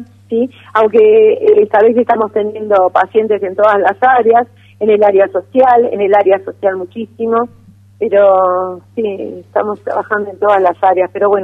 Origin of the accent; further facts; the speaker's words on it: Buenos Aires, Argentina; Yo de Buenos Aires, Palermo, bien porteña.